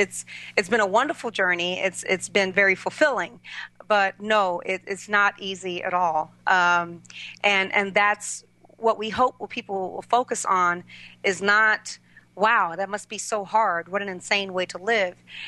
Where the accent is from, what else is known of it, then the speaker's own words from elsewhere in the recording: Miami, Florida, United States; I grew up in Liberty City, Miami. I don't know if you're very familiar with that part of town, but all of my friends, all of the people I grew up with, most of them are dead, are in jail